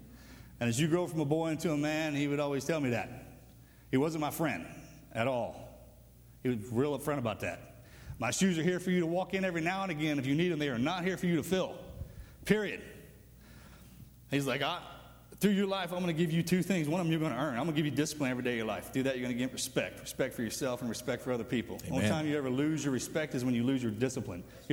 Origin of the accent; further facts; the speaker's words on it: Texas, United States; I grew up right in the heart, the center of it, in between Houston and Dallas.